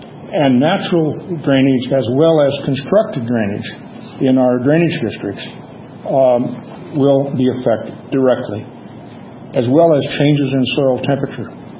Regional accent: Ames, Iowa, United States; from Ames.

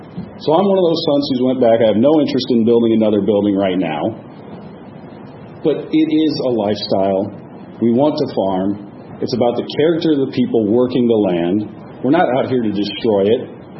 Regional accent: Iowa, United States; I'm from Boone County. I'll clearly state that. I'm not from Story County.

